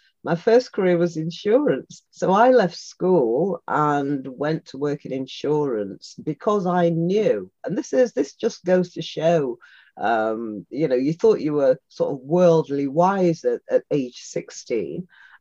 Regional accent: England, United Kingdom; born there; because I was born in England. My mum was one of the people from Jamaica who came over. She came over in 1955.

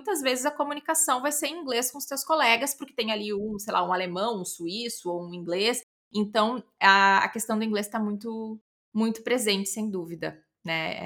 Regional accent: Canoas, Rio Grande do Sul, Brazil; É que eu sou de Canoas, gente. Lá a gente faz biscate.

